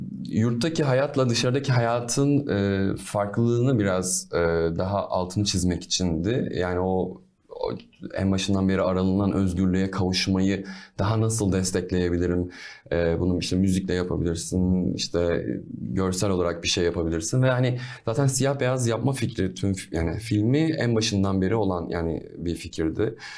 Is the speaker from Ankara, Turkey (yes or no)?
no; Tekirdağ, Turkey; Ben çünkü Trakyalıyım, Tekirdağlıyım.